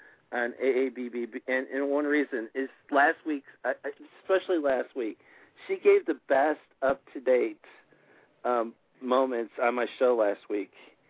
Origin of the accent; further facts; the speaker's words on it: Georgia, United States; You know I'm from Georgia, right?